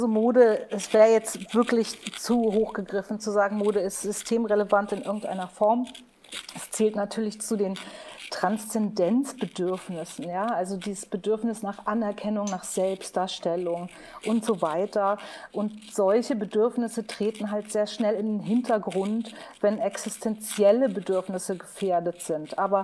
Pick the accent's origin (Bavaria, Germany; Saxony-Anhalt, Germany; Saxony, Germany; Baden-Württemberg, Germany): Bavaria, Germany; Munich; Ich bin ja in München geboren worden, ne? Und aufgewachsen.